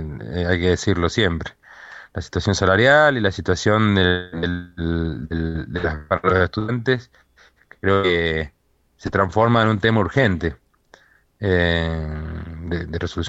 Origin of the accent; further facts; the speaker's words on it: Argentina; qué lástima que como argentinos tenemos que estar marchando para defender algo que ya es nuestro